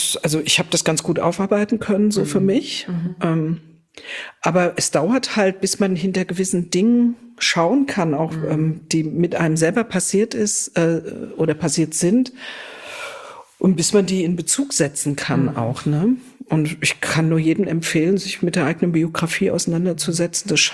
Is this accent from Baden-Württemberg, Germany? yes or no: no; Frankfurt, Hesse, Germany; Nee, ich bin tatsächlich ein Frankfurter Mädel. Also okay, ein richtig Frankfurter echtes, ja, Frankfurter Mädel.